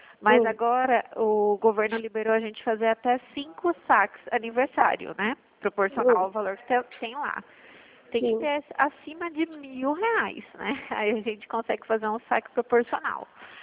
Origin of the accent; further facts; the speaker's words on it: Sorocaba, São Paulo, Brazil; Eu sou daqui de Sorocaba.